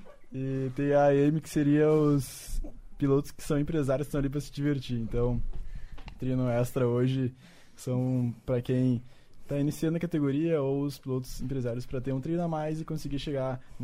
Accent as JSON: {"language": "Portuguese", "town": "Porto Alegre", "region": "Rio Grande do Sul", "country": "Brazil", "said": "E eu sou de Porto Alegre."}